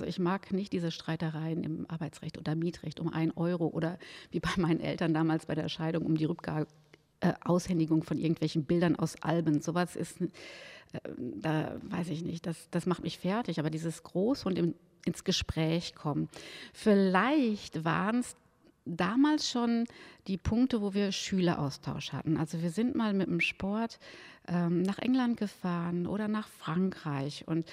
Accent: North Rhine-Westphalia, Germany; als Westfale hat man ja so einen gleichen Slang

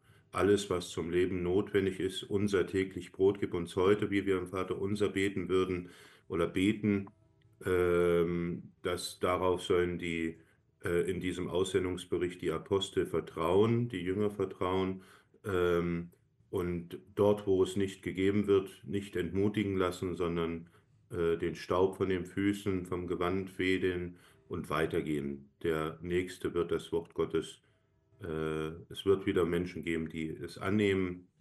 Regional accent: Germany; weil Deutschland ist meine Heimat

